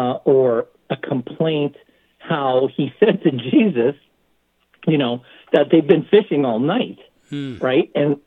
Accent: San Francisco, California, United States; Out when I grew up in San Francisco. I used to fish underneath the Golden Gate Bridge, of all things.

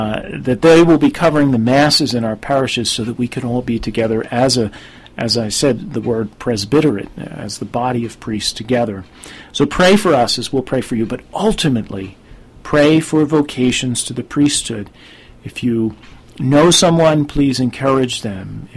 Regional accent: Philadelphia, Pennsylvania, United States; born there; It was a Mother's Day morning, 8:55 in the morning, that I was born at St. Agnes Hospital on Broad Street.

